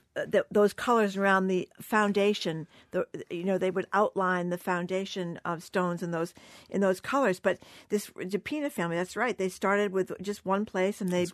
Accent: Fall River, Massachusetts, United States; Because it reminded me of my hometown, Fall River, where a lot of people came from Cape Verde as well.

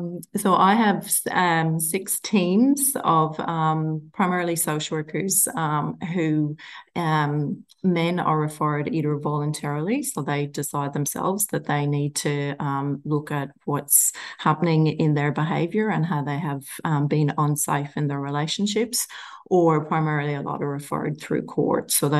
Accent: Ireland; moved away as an adult; now in Australia; I'm originally an Irish person from the northeast coast of Ireland, a tiny little rural town along the seaside. Came to Australia when I was in my late 20s and have been here since.

